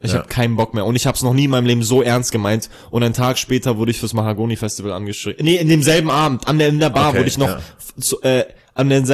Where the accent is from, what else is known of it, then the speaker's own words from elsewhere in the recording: Ingolstadt, Bavaria, Germany; Ja, ich komme aus Ingolstadt.